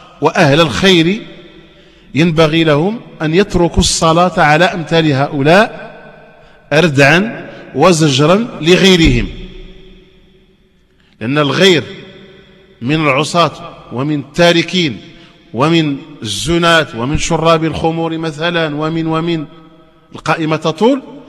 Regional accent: Hejaz, Saudi Arabia; ما متبقى إلا ولله الحمد في بلادي الحجاز

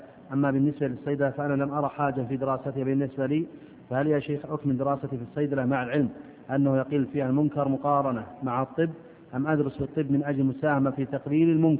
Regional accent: Algeria; أنا شاب من الجزائر مؤهل للدخول إلى الجامعة

